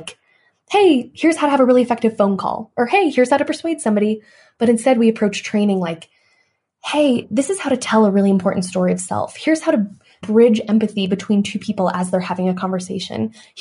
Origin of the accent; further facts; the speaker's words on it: Boulder, Colorado, United States; Definitely, because I think it's a weird place to grow up in that it's so white, it's so educated.